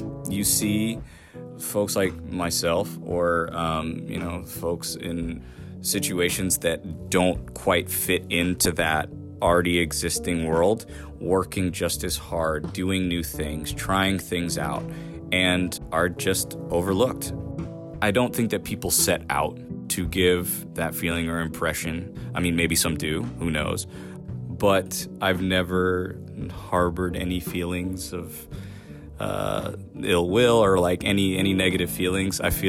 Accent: Portland, Maine, United States; I'm 35 years old, born and raised in Portland, Maine, and I am an artist, muralist, and designer.

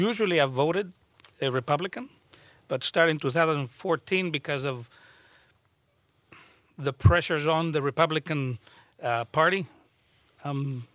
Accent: El Salvador; I'm originally from El Salvador.

